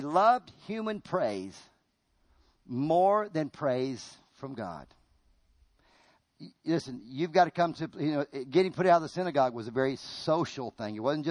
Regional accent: Virginia, United States; I grew up in Virginia. And in Virginia, I'm going to tell you this, you never had a set of drums in a church.

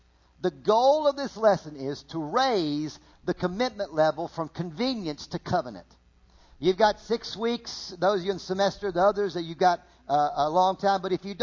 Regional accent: Virginia, United States; Now, I grew up in Virginia. I was a little bit naive on some areas of life, because we were a little country

